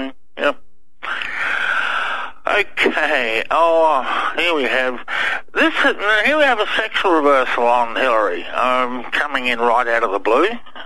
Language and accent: English; Australia; accent: Aussie; Is my Aussie accent getting thicker, Jeff?